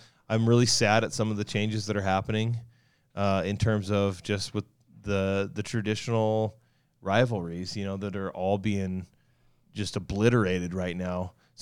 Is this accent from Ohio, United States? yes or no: no; Washington, United States; I grew up in Washington, so we didn't know anything about hockey